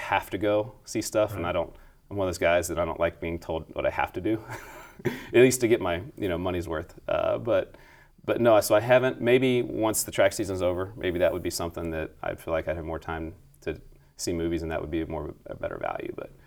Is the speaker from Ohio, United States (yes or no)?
yes; Ohio, United States; now in Wichita, United States; I'm from Ohio and didn't know a whole lot about Wichita State before I moved here.